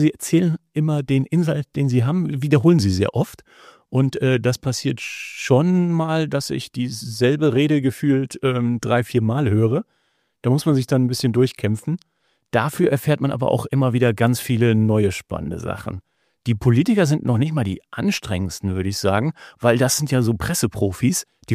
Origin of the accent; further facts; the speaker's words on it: Lower Saxony, Germany; Also ich komme ja selbst aus dem Landkreis Celle.